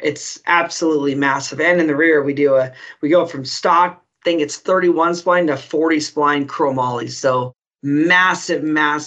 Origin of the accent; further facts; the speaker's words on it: California, United States; like grew up racing dirt bikes and then always growing up in California, watching my dad race off.